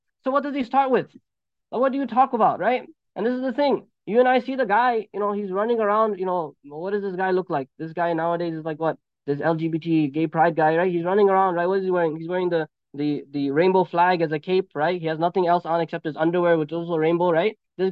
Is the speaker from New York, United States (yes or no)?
yes; New York, United States; I'm from New York, but because I spent so much time in Massachusetts now, everyone thinks I'm from Massachusetts.